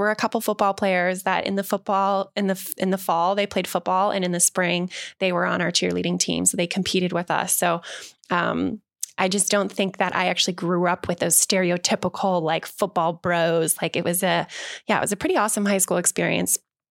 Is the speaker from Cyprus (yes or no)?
no; Chicago, Illinois, United States; You know, I grew up in the Midwest in Chicago, like a suburb of Chicago. And so they were cold.